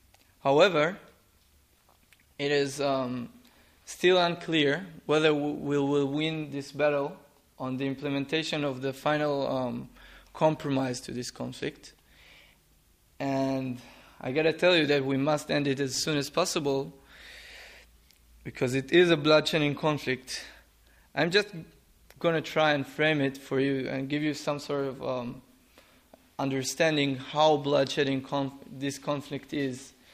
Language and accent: English; Israel; So, when I grew up in Israel, like many others